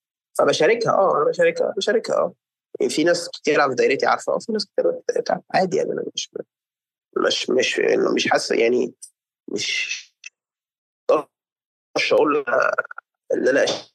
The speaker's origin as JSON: {"language": "Arabic", "country": "Egypt", "said": "عندنا في مصر"}